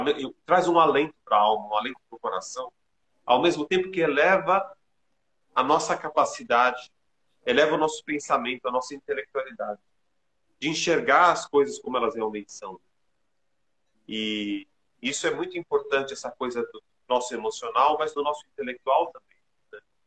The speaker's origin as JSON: {"language": "Portuguese", "country": "Lebanon", "tie": "born or raised there", "second_language": "Portuguese", "said": "Ele me remete à minha infância no Líbano, claro."}